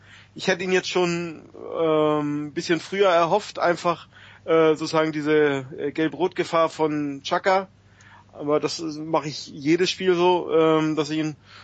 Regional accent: Northern Germany, Germany; Für mich dann sowieso als Norddeutscher

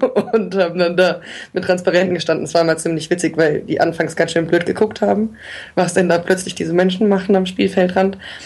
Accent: Hesse, Germany; weil ich komme aus dem Rhein-Main-Gebiet

